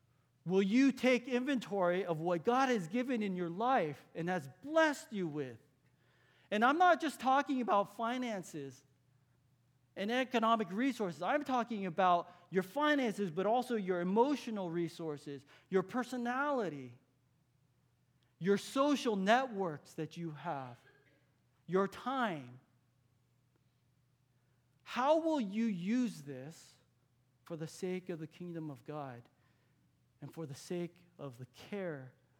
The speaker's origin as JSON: {"language": "English", "region": "California", "country": "United States", "tie": "born or raised there", "said": "I'm a West Coast boy. I grew up on the West Coast. Kentucky was the first time that I actually moved outside of California."}